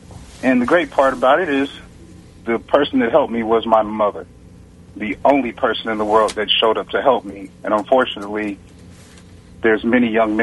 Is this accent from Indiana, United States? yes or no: yes; Gary, Indiana, United States; I come from Gary, Indiana, Indianapolis, Indiana area.